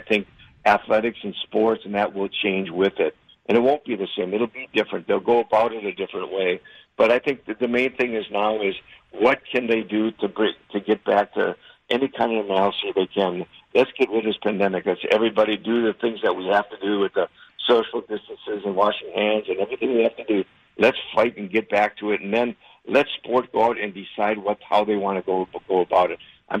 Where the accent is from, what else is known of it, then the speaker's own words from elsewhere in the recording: Wisconsin, United States; I was born and raised in Wisconsin and got to play there my career.